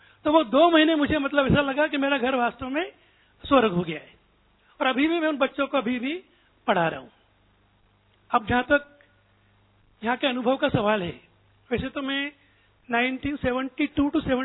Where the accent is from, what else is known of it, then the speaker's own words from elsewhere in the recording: Indore, Madhya Pradesh, India; इंदौर का रहने वाला हूँ।